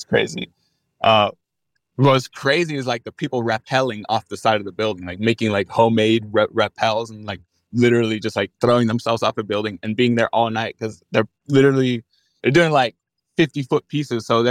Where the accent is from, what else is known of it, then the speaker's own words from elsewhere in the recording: Miami, Florida, United States; growing up in Miami, every single person like asked me, like, when are you going to be in Art Basel?